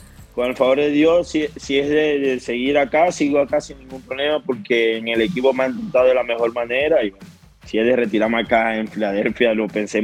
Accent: Maracaibo, Zulia, Venezuela; moved away; cuando salí de Venezuela de verdad que me pegó mucho la soledad porque no estaba acostumbrado a estar lejos de mi familia. Siempre estuve allí con mi familia, jugué en 2 equipos fuera de Venezuela, fuera de Maracaibo, pero bueno, estaba en Venezuela

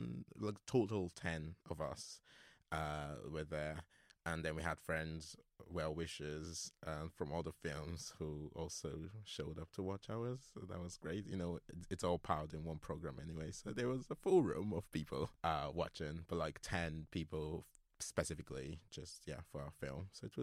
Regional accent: Nigeria; So I grew up in Nigeria, and six of us

